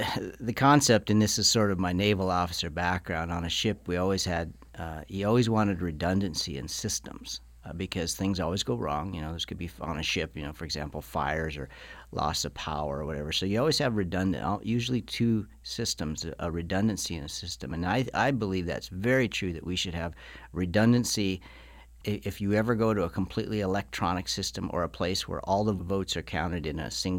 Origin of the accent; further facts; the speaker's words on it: Great Falls, Montana, United States; now in Billings, United States; And I live in Billings now. I grew up in Great Falls. Both my wife and I are from Great Falls.